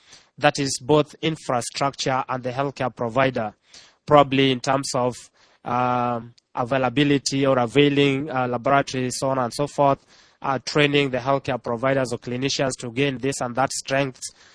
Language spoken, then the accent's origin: English; Kenya; I come from Kenya.